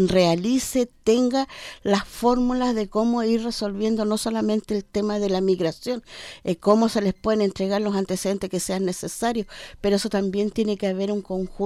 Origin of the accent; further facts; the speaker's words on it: Chile; Entonces, pero no somos todos los chilenos.